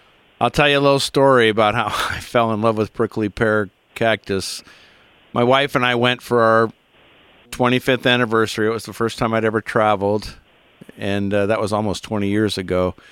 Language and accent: English; Ohio, United States; Growing up in Ohio, my neighbors had it growing on the side of their house